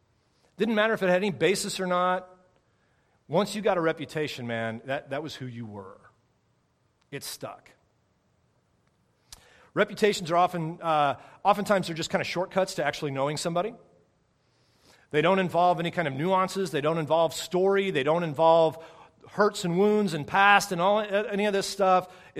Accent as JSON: {"language": "English", "town": "St. Charles", "country": "United States", "tie": "born or raised there", "said": "I'm in my hometown, right? I mean, St. Charles is my hometown, which you're not supposed to do, but I'm doing."}